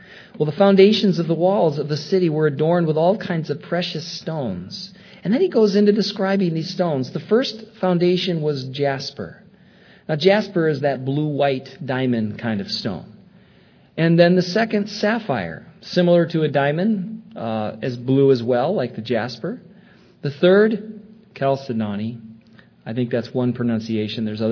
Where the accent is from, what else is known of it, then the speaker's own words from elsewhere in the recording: Michigan, United States; this is the thing that I felt so strongly when I was growing up in Michigan.